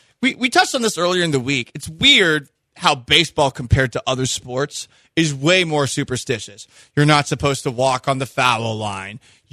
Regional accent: Boston, Massachusetts, United States; I always enjoyed, growing up in Boston, Nomar Garciaparra's obsessive compulsive routine as he stepped into the batter's box

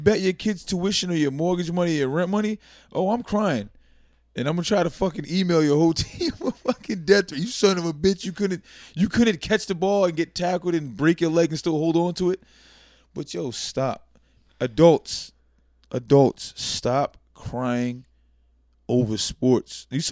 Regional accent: Massachusetts, United States; I'm from Massachusetts? What the fuck is that? I have to say that every time I come. I'm a Patriot fan. I was born in Massachusetts.

